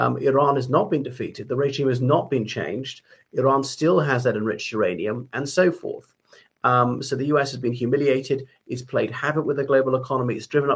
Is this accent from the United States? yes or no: no; Ireland; o everybody … from Ireland.